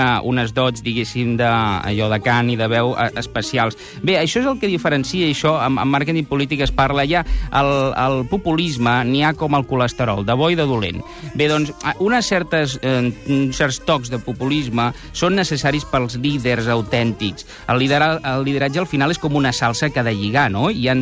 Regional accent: Barcelona, Catalonia, Spain; Jo sóc català, jo sóc barceloní

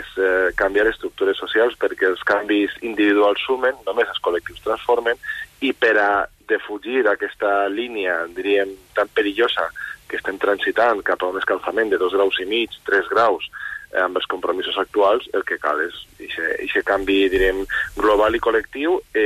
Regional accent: Valencia, Valencian Community, Spain; i jo soc de València, en particular a València, per ficar-vos el cas

